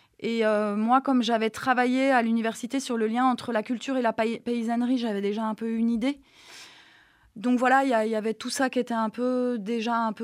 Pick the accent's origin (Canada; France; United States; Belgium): Belgium; Alors moi, je suis pas originaire du Diwa, je viens de Belgique et puis j'ai beaucoup bourlingué avant.